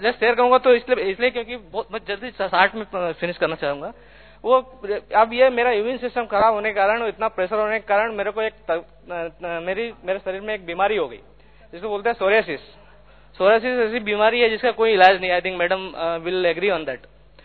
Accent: Madhya Pradesh, India; now in Bangalore, India; मैं मध्य प्रदेश का रहने वाला हूं और मैं बेंगलोर में सर्विस कर रहा हूं।

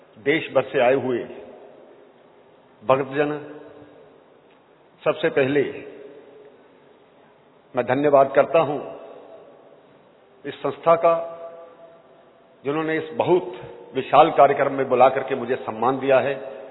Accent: Jammu and Kashmir, India; मैं कश्मीर से आया हूं।

